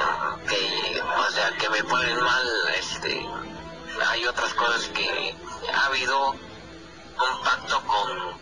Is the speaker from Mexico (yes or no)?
yes; Mexico; Yo soy de México, pero vivo en Tehuacán, Puebla. Soy de San Gregorio de Chilán.